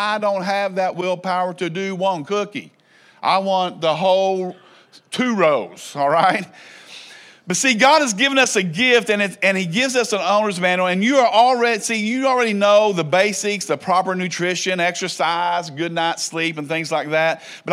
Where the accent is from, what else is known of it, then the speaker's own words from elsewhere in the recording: Kentucky, United States; from Kentucky.